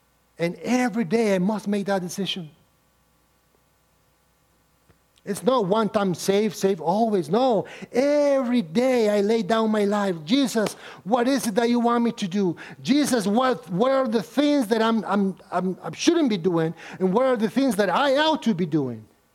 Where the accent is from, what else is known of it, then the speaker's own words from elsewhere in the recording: Nicaragua; I come from Nicaragua, a very rooted religious country